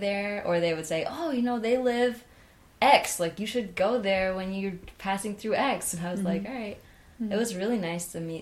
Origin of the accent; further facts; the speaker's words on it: Rhode Island, United States; I grew up in Rhode Island, but I was working in Amherst at Simple Gifts Farm.